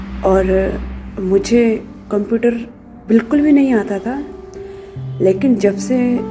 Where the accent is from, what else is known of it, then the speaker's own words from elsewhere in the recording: Dehradun, Uttarakhand, India; और फ्रॉम देहरादून की रहने वाली हूँ।